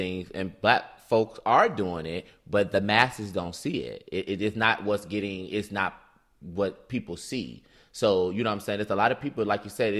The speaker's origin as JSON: {"language": "English", "town": "Detroit", "region": "Michigan", "country": "United States", "tie": "born or raised there", "said": "Yeah, think about growing up in Detroit and the lack of exposure to spirituality"}